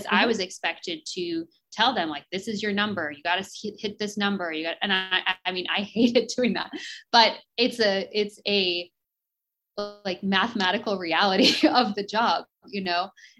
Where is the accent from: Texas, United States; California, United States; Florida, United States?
Texas, United States; Houston; And he had found a job actually back in my hometown of Houston. Mm-hmm. So we moved back to Houston before I had my baby.